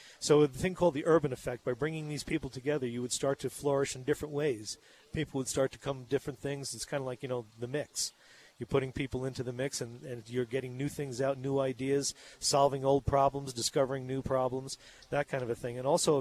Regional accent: Oyster Bay, New York, United States; accent: New York; moved away as an adult; No, I'm from Long Island. I can fall back into my New York accent. It just comes natural to me. But the thing was, I left there and looking for adventure, in the early 20s

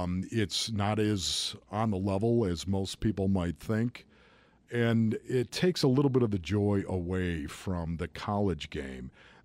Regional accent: Orchard Park, New York, United States; That was my team, of course, growing up in Orchard Park, New York.

